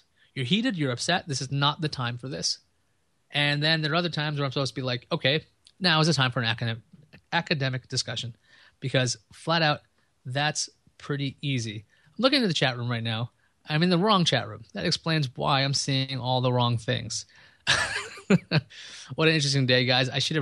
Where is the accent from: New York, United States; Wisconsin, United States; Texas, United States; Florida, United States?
New York, United States; Queens; I'm a guy from Queens.